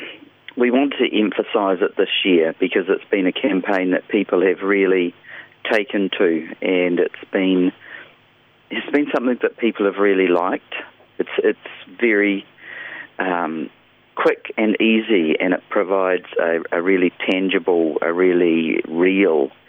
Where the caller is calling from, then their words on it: Himatangi Beach, Manawatū-Whanganui, New Zealand; I'm speaking to you from Himatangi Beach. So do you know where that is?